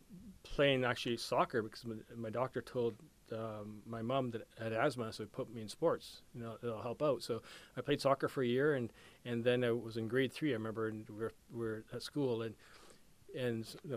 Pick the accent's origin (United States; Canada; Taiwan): Canada; Vancouver, British Columbia; got to Vancouver, you know, Pat was gave me an opportunity there, and It was a fun time playing in my hometown, that's for sure.